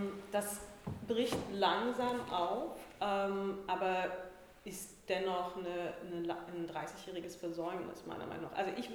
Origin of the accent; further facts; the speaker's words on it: East Germany, Germany; Ich bin nach wie vor auch als schwarze Frau im Osten oder als Kind im Osten aufgewachsen